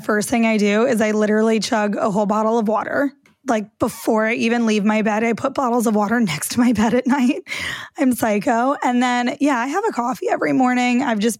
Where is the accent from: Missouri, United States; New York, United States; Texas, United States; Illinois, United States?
Missouri, United States; St. Louis; I grew up in St. Louis.